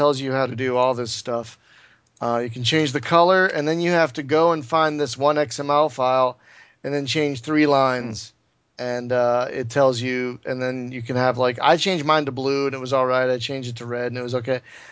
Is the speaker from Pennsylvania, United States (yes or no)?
yes; Philadelphia, Pennsylvania, United States; You know, because I'm from Philly and shit.